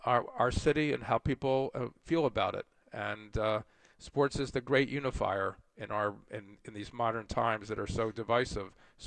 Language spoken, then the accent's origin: English; Philadelphia, Pennsylvania, United States; Growing up in Philadelphia, I despise New York.